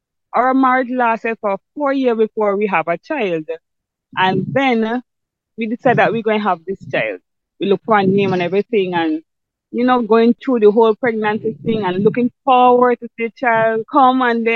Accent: Jamaica; moved away as an adult; now in Barbados; I was born in Jamaica, and all my life I grew up in Jamaica.

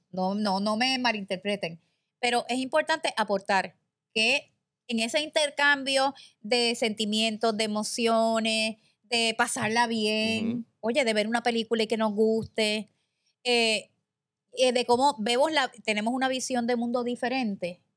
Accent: San Juan, Puerto Rico; now in Aguadilla, Puerto Rico; soy de ciudad. Y lo saben, soy raza de ciudad, nací en San Juan, crecí allá. Vine en una época en mi vida y en una etapa por unas situaciones y empecé a trabajar. Me encantó Aguadilla, me quedé aquí

